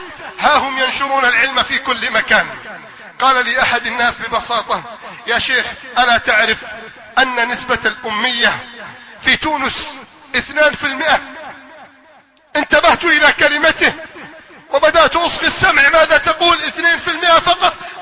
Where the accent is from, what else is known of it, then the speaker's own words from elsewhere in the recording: Egypt; بلدنا مصر